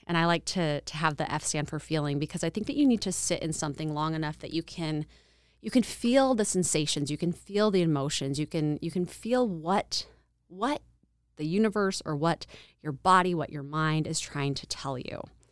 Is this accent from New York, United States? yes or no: no; Boise, Idaho, United States; I'm from Boise originally. I was going to Boise State studying journalism.